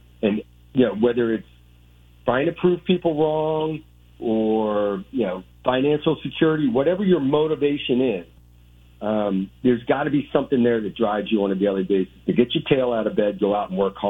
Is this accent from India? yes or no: no; New England, United States; The reason I went to New England, besides being my hometown, my daughter was going to be a senior in high school